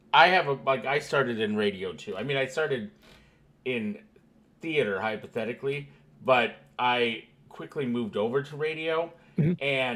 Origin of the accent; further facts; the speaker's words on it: Storm Lake, Iowa, United States; I grew up in Iowa. Like, I'm originally from Iowa, right? So I went to school in this like tiny little Storm Lake, Iowa city, whatever.